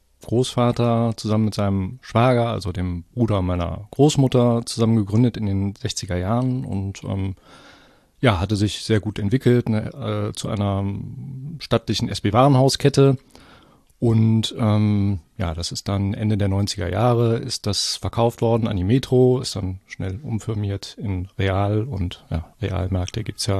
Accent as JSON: {"language": "German", "town": "Korschenbroich", "region": "North Rhine-Westphalia", "country": "Germany", "tie": "born or raised there", "said": "Also ich bin ja zunächst mal in Korschenbruch aufgewachsen."}